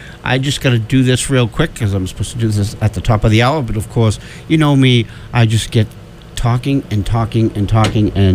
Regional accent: Ireland; I'm Irish.

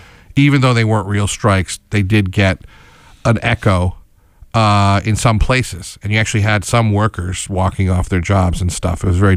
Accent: Schenectady, New York, United States; I'm from Schenectady.

